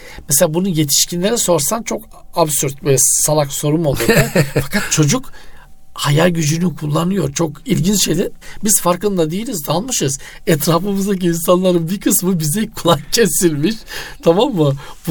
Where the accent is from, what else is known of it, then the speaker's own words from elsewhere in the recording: Black Sea Region, Turkey; Bizde bizim Karadeniz'de öyle dedeler, torunlar öyle çok şey etmez yani.